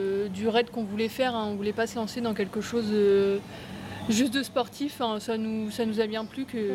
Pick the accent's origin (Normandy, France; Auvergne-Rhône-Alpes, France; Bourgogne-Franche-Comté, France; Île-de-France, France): Normandy, France; Rouen; On est toutes les deux du même endroit.